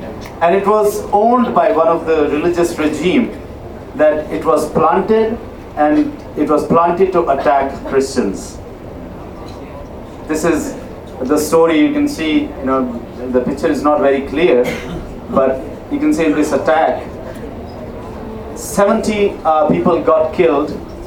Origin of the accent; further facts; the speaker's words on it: Pakistan; I hope you understand that I'm from Pakistan.